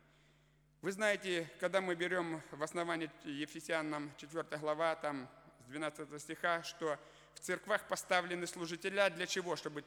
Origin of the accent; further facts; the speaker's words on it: Russia; Я был в гостях у себя на родине, в России.